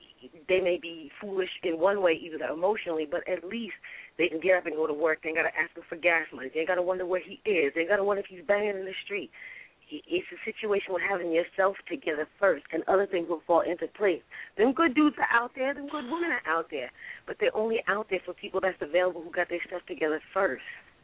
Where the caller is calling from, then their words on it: New York, United States; I'm calling from New York.